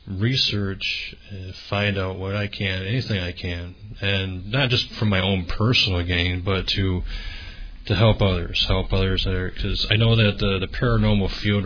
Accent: United States; I'm American.

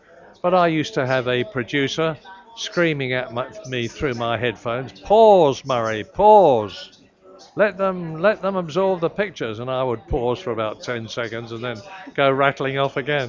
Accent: England, United Kingdom; But from where I come from Britain, from England

